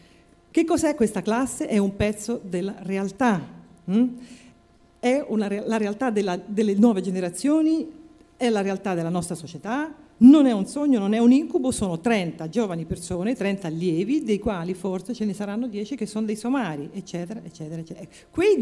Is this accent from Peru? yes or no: no; France; Italian is a second language; lo sento nel mio paese, in Francia, l'ho sentito ridire anche in Italia